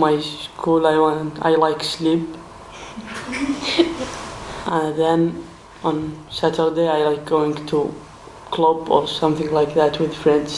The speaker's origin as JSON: {"language": "English", "country": "Italy", "second_language": "English", "said": "I'm from Italy."}